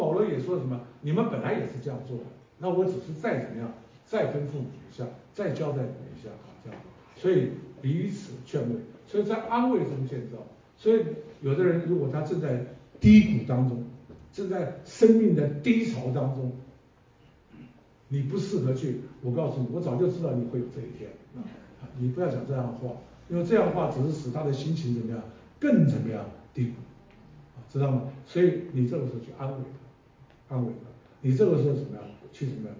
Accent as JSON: {"language": "Chinese", "country": "Taiwan", "tie": "born or raised there", "said": "那我在台湾长大，从小我以为只有台湾人有脏话啊，后来才发现我们村子里面，因为我的村子里面是军眷村子，都从大陆过来的啊"}